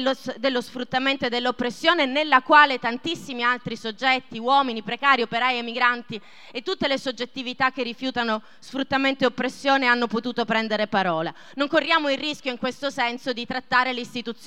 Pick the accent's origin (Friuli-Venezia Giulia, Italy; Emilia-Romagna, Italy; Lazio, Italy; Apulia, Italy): Emilia-Romagna, Italy; Bologna; Ciao, vengo da Bologna